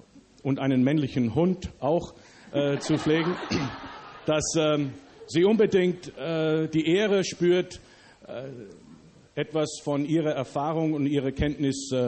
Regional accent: Germany; also born or lived in United States / Austria / Canada; Und ich bin seit 2,5 Jahren wieder zurück in meinem Deutschland. Ich bin eigentlich in Amerika geboren worden. Und als ich ein Jahr alt war, sind meine Eltern und Geschwister und ich nach Deutschland umgezogen. Wir sind hier also hier und in Österreich aufgewachsen.

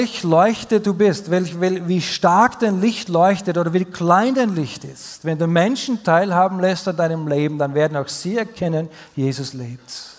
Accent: Austria; Wie gesagt, ich komme aus Österreich

